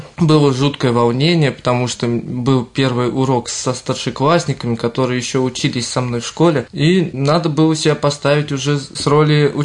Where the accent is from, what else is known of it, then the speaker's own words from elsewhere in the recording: Dubki, Moscow Oblast, Russia; я родился в Раменском районе, поселок Дубки. Такая глубинка немножко Раменского района. Я учился во Власовской средней школе, так, где сейчас и работаю, собственно.